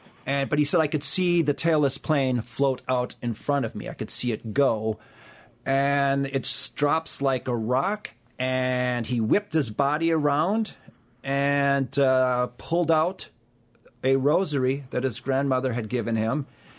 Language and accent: English; Marshfield, Wisconsin, United States; It looked like a woods from where I grew up in Marshfield, Wisconsin. Very marshy, very flat.